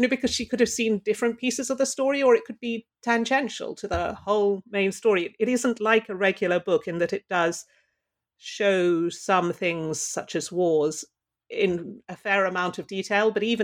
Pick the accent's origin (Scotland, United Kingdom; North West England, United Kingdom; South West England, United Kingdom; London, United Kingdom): London, United Kingdom; And my mother was Irish. And although I grew up in London, she kept her Irish passport all her life.